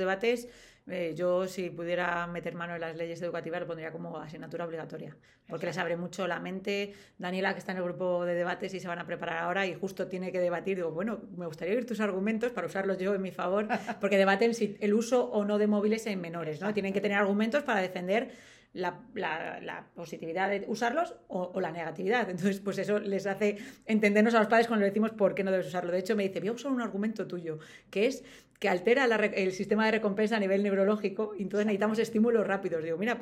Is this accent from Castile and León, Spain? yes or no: yes; Salamanca, Castile and León, Spain; yo que no soy de Madrid, soy de Salamanca